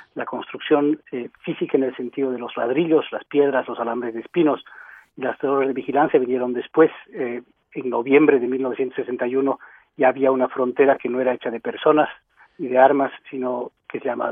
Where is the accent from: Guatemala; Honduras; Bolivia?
Bolivia; Soy boliviano, de origen alemán.